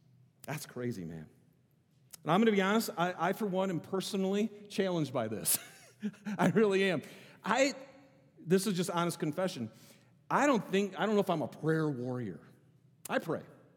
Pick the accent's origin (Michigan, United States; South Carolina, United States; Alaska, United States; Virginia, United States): Michigan, United States; When I was in seminary in California, so I'm from Michigan originally, and I was all the way out in California doing my master's